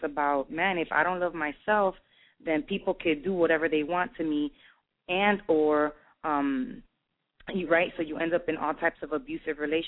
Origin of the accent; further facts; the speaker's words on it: Chicago, Illinois, United States; So I'm in Chicago right now. I'm from Humboldt Park, and we got a lot of stuff going on in the city.